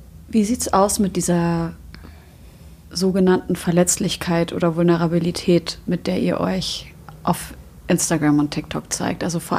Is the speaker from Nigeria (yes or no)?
no; Syria; Bei uns ist ja nochmal auch was anderes so, eine muslimische Familie so und wir sind aus Syrien und so weiter.